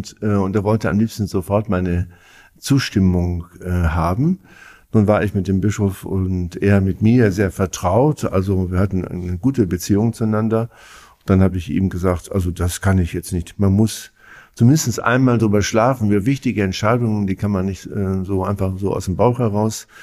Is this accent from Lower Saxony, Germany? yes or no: yes; Nikolausdorf, Lower Saxony, Germany; Naja, also Nikolausdorf ist mein Heimatort.